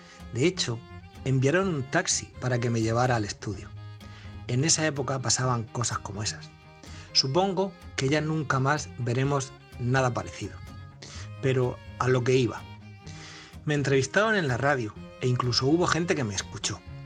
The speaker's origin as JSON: {"language": "Spanish", "region": "Region of Murcia", "country": "Spain", "accent": "Murcian", "said": "Tengo al menos 4 apellidos murcianos, pero eso no hace que me guste nuestro acento."}